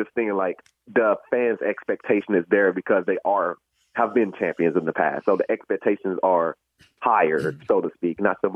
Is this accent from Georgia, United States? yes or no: no; Texas, United States; And if it was up to me as a Dynamo fan, since I'm from Texas